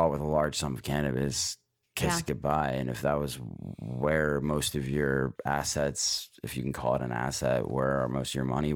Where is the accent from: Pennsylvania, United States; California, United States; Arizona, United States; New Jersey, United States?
Pennsylvania, United States; Philadelphia; Philadelphia.